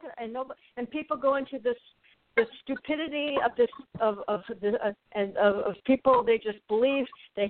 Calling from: Arizona, United States; I am calling from Arizona, not even anywhere near Florida.

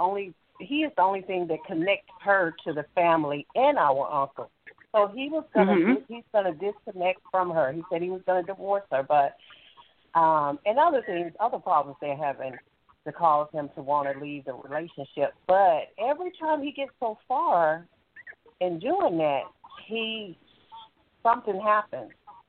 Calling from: Alabama, United States; And I'm calling from Alabama.

